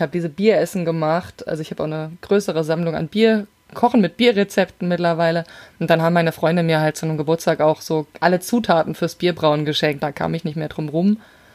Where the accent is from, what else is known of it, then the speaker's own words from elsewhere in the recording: Hesse, Germany; Ich komme ja aus dem Rhein-Main-Gebiet